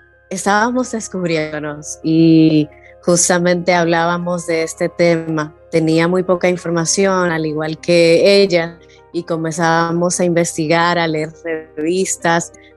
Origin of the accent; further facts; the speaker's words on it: Dominican Republic; soy psicóloga, soy de República Dominicana.